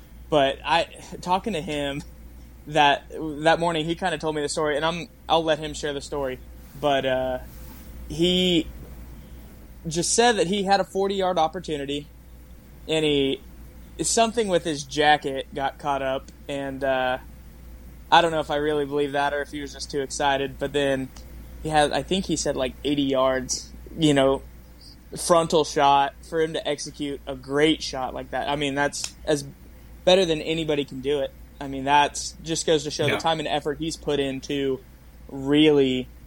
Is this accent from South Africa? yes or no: no; Missouri, United States; I mean, growing up in Missouri, I had, you know, about 150, in between 150 to 300.